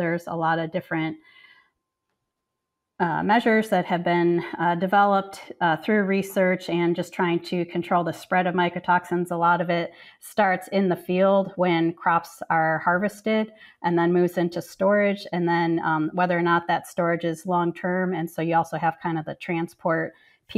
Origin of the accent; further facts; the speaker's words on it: Chicago, Illinois, United States; Well, I guess going far back, I grew up in Chicago. And so I was in kind of a city-like environment